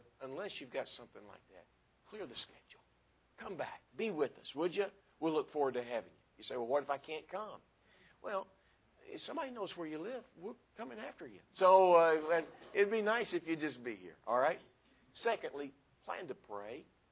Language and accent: English; Dallas, Texas, United States; I grew up in Dallas. Does that answer a few things for you?